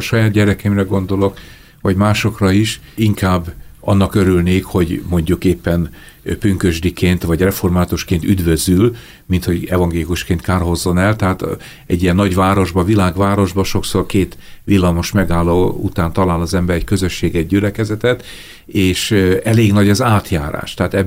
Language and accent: Hungarian; Békéscsaba, Békés, Hungary; hát én Békés Csabán nőttem föl